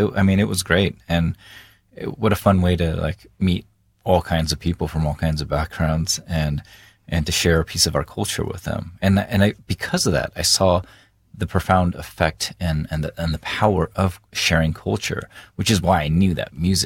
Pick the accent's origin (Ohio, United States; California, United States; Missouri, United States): California, United States; San Diego; Well, I grew up in San Diego, California, and I think a lot of people are surprised because they assume San Diego is a very diverse place, but this is in the early 80s